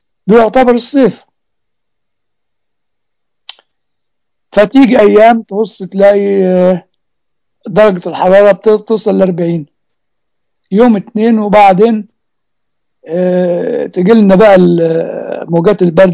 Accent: Egypt; في تعبير كان بيتقال دايما عندنا في مصر

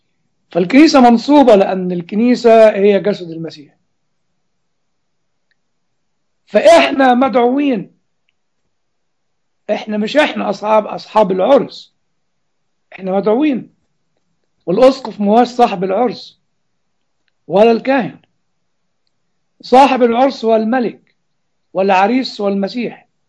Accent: Upper Egypt, Egypt; عندنا في الصعيد زمان كان نسمع كلمة يعني بطلت اسمعها من الجيل الجديد

